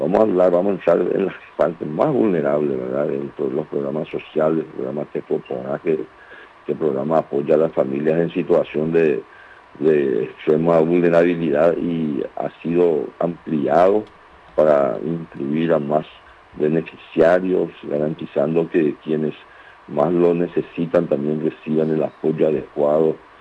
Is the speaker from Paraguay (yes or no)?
yes; Paraguay; es esencial también que como nación, como paraguayos, también celebremos los logros